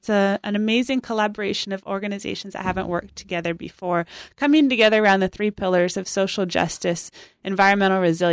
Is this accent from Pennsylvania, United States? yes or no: no; California, United States; So for me, I'm born and raised in Sonoma County, seen a lot of growth